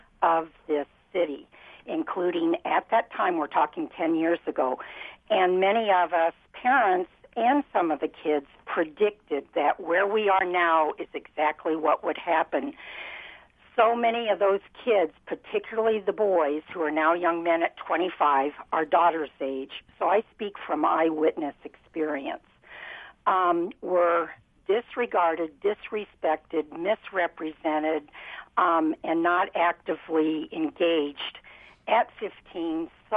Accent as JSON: {"language": "English", "town": "Indianapolis", "region": "Indiana", "country": "United States", "tie": "born or raised there", "said": "And as a fifth-generation Hoosier, and having been born and raised in Indianapolis, but by progressive parents who were Republicans"}